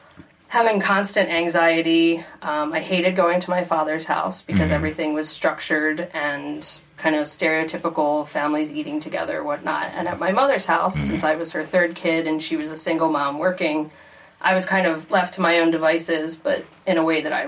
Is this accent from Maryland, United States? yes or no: yes; Towson, Maryland, United States; Born and raised in Towson, Maryland.